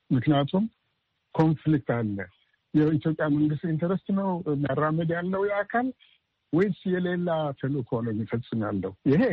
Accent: Eritrea; moved away as an adult; also born or lived in Ethiopia; now in United States; ትውልድ ሀገሬ ኤርትራ። ያደግኩበት ኤርትራ በኮሌጅ ደረጃና ከዛ በኋላ ስራ ኢትዮጵያ ለረጅም ዓመታት ቆይቻለሁ። ከዛ በኋላ ወደ አሜሪካን ሀገር መጥቼ እዚህ በአስተማሪነት ዩኒቨርሲቲ ስራ ነበር።

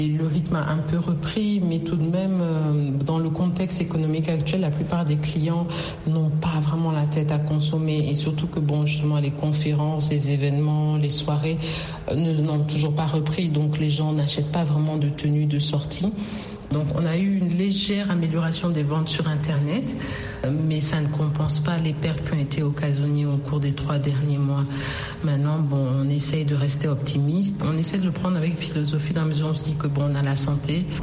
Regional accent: Niger; moved away as an adult; now in Dakar, Senegal; je suis nigérienne mais installée au Sénégal, à Dakar plus précisément depuis 5 ans

